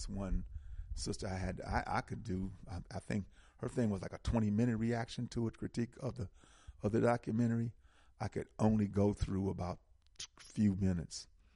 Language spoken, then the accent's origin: English; United States; We're American African. If I was in Jamaica, I'd be a Jamaican African.